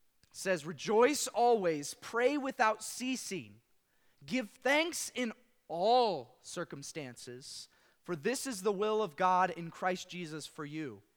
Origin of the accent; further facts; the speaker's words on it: Illinois, United States; a family that I had known in the agricultural community that I grew up in back in Illinois.